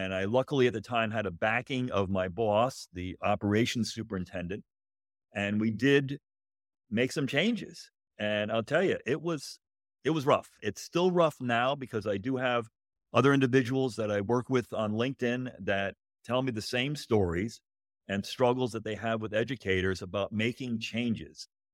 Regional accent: Connecticut, United States; My background, I grew up in Connecticut.

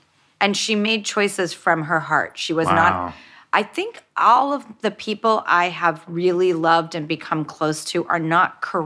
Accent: Hollywood, California, United States; when I grew up in Hollywood and in industry, really I only had Steven Spielberg to look to for a moral compass.

